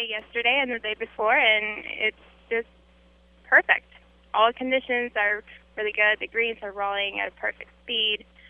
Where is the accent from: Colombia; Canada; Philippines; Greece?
Colombia; moved away as an adult; now in United States; Yes, I did. I grew up in Colombia. All my family are over there, and I graduated high school in Colombia, and I just came to the States for college